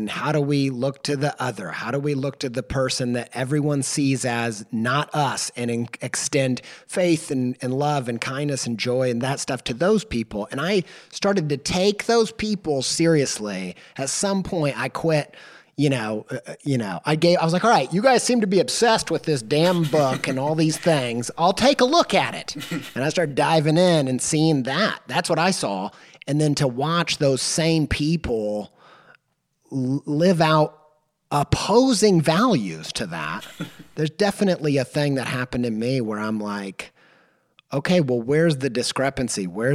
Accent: Indiana, United States; You know, I grew up in Indiana in the Bible Belt

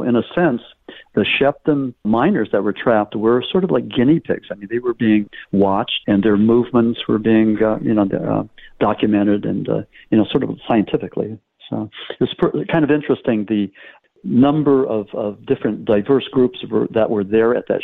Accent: Berwick, Pennsylvania, United States; Yes, I'm originally from Berwick, Pennsylvania. That's in Columbia County.

